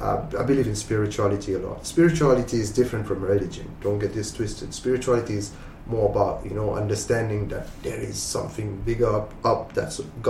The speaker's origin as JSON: {"language": "English", "country": "Mauritius", "said": "you come from South Africa, I come from Mauritius, we see landscapes that are like heaven, bro."}